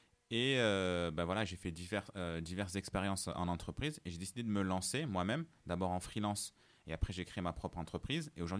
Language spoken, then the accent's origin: French; Marseille, Provence-Alpes-Côte d'Azur, France; donc moi je suis un Marseillais, comme vous, je suis un Marseillais.